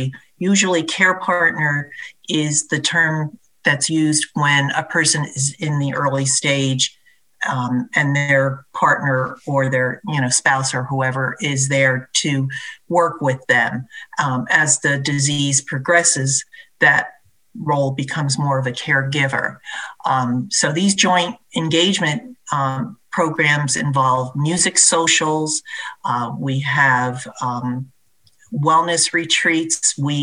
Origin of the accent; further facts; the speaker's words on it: United States; I'm Italian American, so I understand that whole cultural thing coming into it and saying, we'll take care of it.